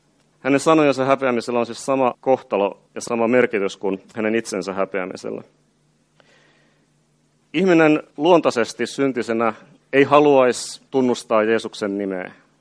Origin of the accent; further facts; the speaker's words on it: Pori, Satakunta, Finland; Mä itse tuun Porista